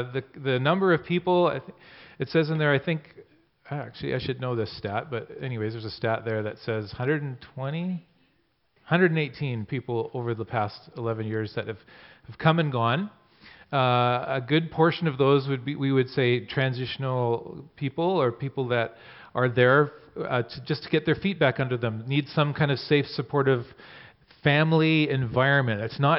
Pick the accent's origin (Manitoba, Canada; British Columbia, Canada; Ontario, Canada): Manitoba, Canada; Swan River; also born or lived in Saskatchewan, Canada; I was born in Manitoba and Swan River, Manitoba, and lived there for, yeah, and Cheryl was there. And lived in Saskatchewan for a while